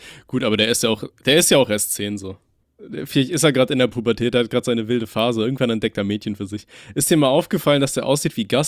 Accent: Aachen, North Rhine-Westphalia, Germany; born there; ich wurde in Aachen geboren

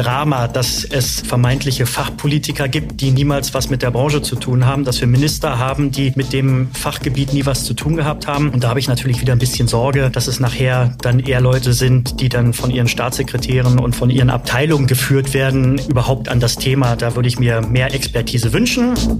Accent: Berlin, Germany; born there; am Ende meine Geburtsstadt, hier die Hauptstadt, als stärkste Partei anführen.

